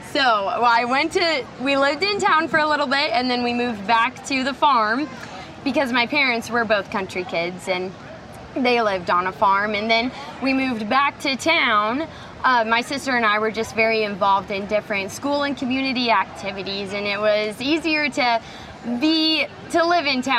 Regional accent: Iowa, United States; Well, then he called Davis, and I thought, wait, I'm from Davis.

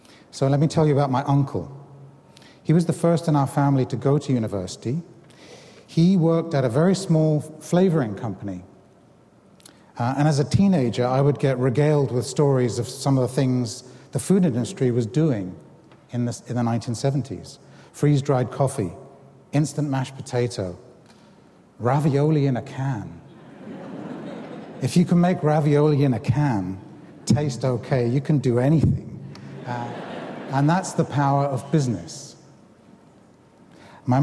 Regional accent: England, United Kingdom; also born or lived in Africa; I was born in Africa and raised in England, and I'm very proud of my African roots, but I was lucky to be brought up in a country like the UK

